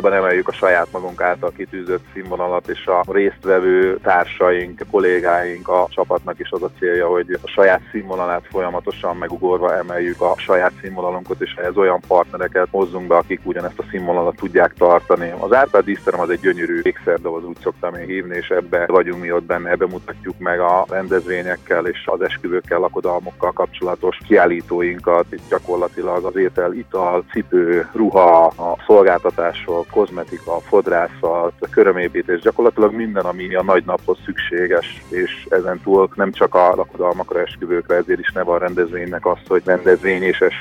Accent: Szarvas, Békés, Hungary; de mi szarvasiként azt gondoljuk, hogy nekünk ez nagyon szép

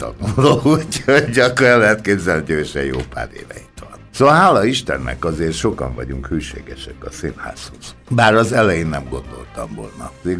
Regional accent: Budapest, Hungary; now in Békéscsaba, Hungary; Pest a szülőfalum, de hát én nem élnék ott most már semmi pénzért. Úgyhogy nekem most a Békés Csaba az otthonom.

